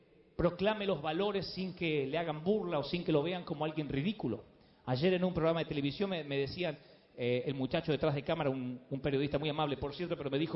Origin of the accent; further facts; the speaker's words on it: Billinghurst, Buenos Aires Province, Argentina; born there; si naciste en una ciudad pequeñita como nací yo, en Billinghurst, en partido de San Martín.